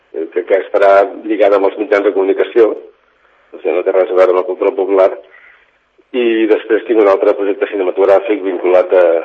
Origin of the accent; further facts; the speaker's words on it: Vic, Catalonia, Spain; jo quan era petit i vivia a Vic